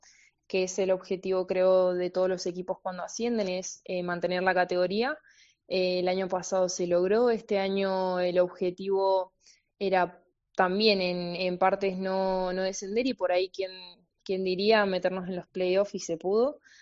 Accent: Mendoza, Argentina; Somos las dos de Mendoza, venimos de Argentina

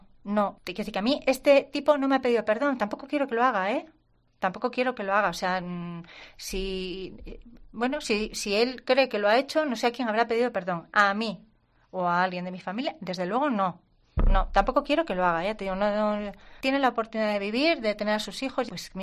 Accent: Santander, Cantabria, Spain; porque los que somos de aquí de Santander sabemos dónde estaba

